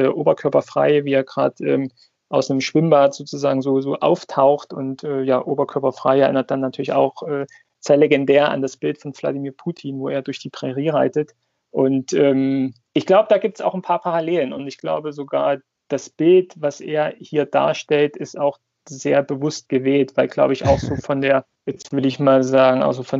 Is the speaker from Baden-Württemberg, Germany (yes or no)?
no; Saxony, Germany; komme eigentlich aus dem Vogtland, was eine Region, sagen wir, etwas westlich des Erzgebirges ist und ja, wie man es so üblicherweise sich wahrscheinlich vorstellt, aufgewachsen in der Region